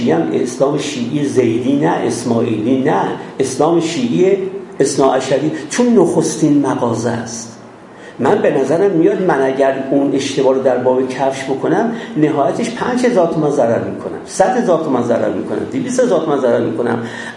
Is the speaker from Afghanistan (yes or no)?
no; Iran; born there; من در ایران به دنیا اومدم